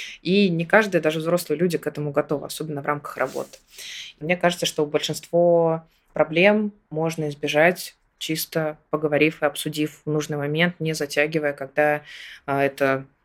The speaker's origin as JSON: {"language": "Russian", "town": "Samara", "region": "Samara Oblast", "country": "Russia", "tie": "born or raised there", "moved": "as an adult", "said": "в 2018-м закончила университет. И в 2019-м я переехала в Москву. И в 2023-м году я сейчас вернулась снова на малую родину."}